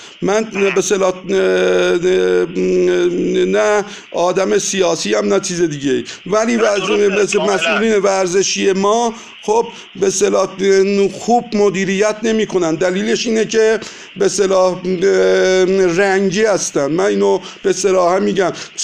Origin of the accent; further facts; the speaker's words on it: Iran; ما هم ایرانی هستیم.